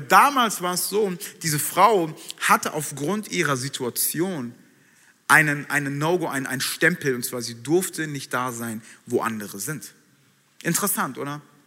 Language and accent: German; Frankfurt, Hesse, Germany; Und zwar in der Gegend, wo ich gelebt habe oder wo ich aufgewachsen bin, in Frankfurt